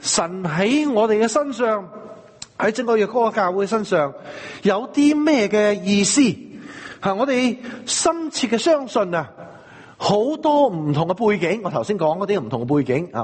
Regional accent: China; 我哋中國人有一種嘅諗法呢

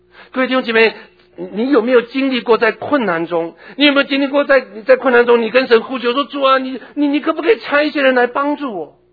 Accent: China; 那比起我们中国人的刺客，那是差太多了，对不对？那真的是太，那我们中国人的刺客太高明了。

